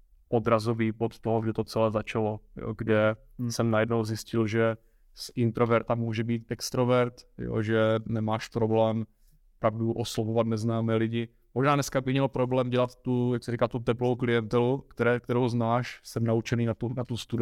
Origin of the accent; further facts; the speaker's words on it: Bzenec, South Moravian Region, Czechia; já pocházím ze Bzence, to je na Jižní Moravě